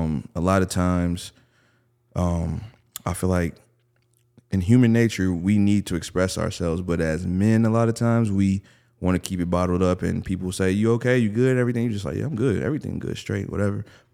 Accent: Milwaukee, Wisconsin, United States; I'm already from Milwaukee. And, you know, being from Milwaukee, you got to work super hard to be seen.

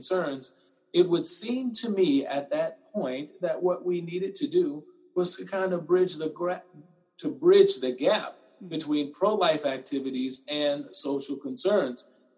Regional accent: Mobile, Alabama, United States; now in Boston, United States; I'm originally from Mobile, Alabama.

